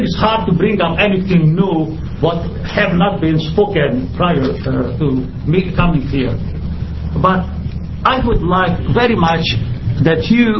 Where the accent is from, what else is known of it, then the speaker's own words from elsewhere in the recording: Albany, New York, United States; from Albany